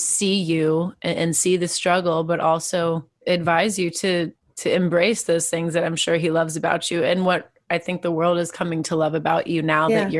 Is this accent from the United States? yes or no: yes; Arlington, Texas, United States; when I'm from Arlington, Texas, and I grew up listening